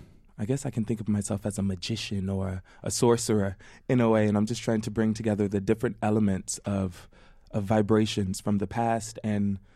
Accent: Daytona Beach, Florida, United States; Specifically, I'm from Daytona Beach, Florida, so the South, and gospel music is a big influence.

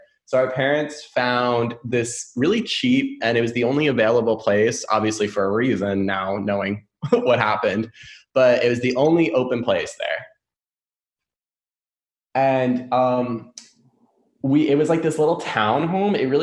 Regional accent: New York, United States; now in Tampa, United States; I'm originally from New York, so it's like the easiest reference for me to make.

